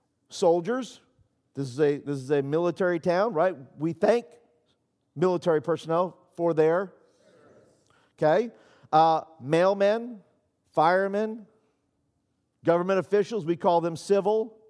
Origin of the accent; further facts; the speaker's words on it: New York City, New York, United States; moved away; I grew up in New York City. I lived and moved to Vero Beach, Florida, where I also gave my heart to the Lord at this same camp